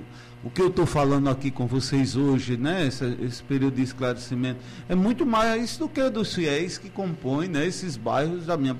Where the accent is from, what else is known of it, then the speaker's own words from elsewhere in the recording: Rio Grande do Norte, Brazil; now in Juazeiro, Brazil; Eu sou natural do Rio Grande do Norte, mas faz 32 anos que eu estou aqui na Diocese de Juazeiro.